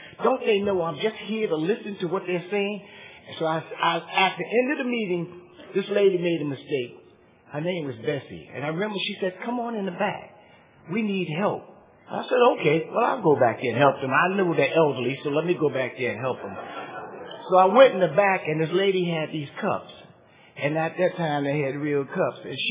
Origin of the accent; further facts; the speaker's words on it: New York, United States; And I'm from Harlem, New York, and we came a long way to get here.